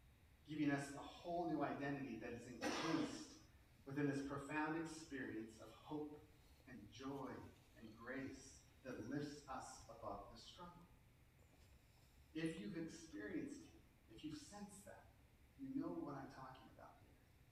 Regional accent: United States; As an American, I'll fight for my freedom first before I'm going to fight for someone else's who lives in another country.

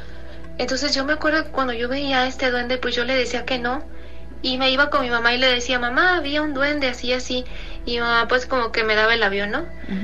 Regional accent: Guadalajara, Jalisco, Mexico; de Guadalajara.

